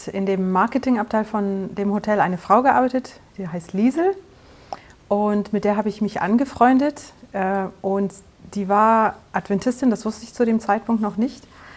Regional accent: Namibia; Ich bin in Namibia auf einer Farm aufgewachsen.

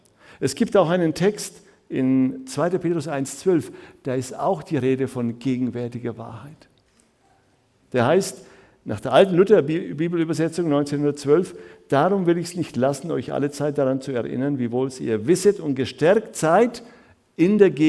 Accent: Karlovy Vary, Karlovy Vary Region, Czechia; Die Panzer rollten im Jahr 1968 durch meine Heimatstadt Karlsbad.

